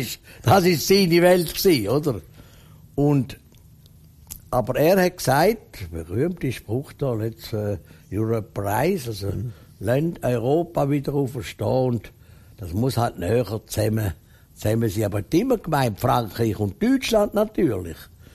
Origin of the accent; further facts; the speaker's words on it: Switzerland; Also wir sind Schweizer.